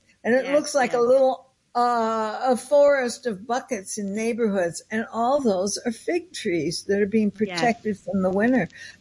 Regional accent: Southwest, United States; I was brought up in the Southwest where it was hot. We had a pomegranate tree.

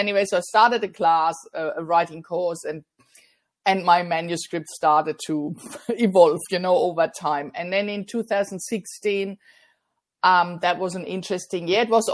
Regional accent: Germany; now in Australia; I come from Germany, so I grew up and was raised in Germany and moved to Australia in 2008, so it's 15 years now.

